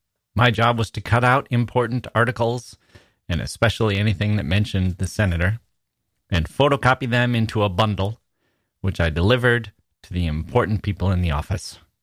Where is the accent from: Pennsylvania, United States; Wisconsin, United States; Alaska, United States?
Wisconsin, United States; it was a Wisconsin senator and I was from Wisconsin and the people were all more or less my age working there, early 20s.